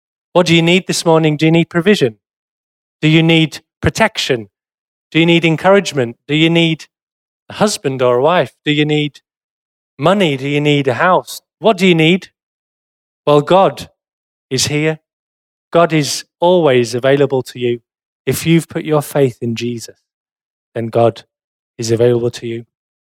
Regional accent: South East England, United Kingdom; I've left Teesside. I didn't like it very much because I'm from Kent, the Garden of England.

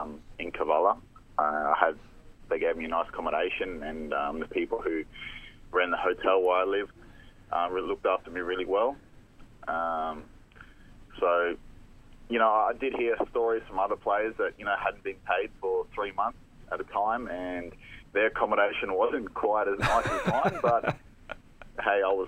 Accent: Australia; being an Aussie

